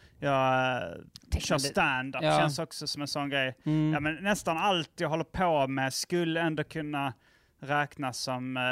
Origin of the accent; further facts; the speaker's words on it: Lund, Skåne, Sweden; also born or lived in Järup / Malmö; jag växte upp i Lund och Järup och lite Malmö och sådär. Så då, under de åren när man började prata om sådana här grejer så var det väl Lund jag bodde i.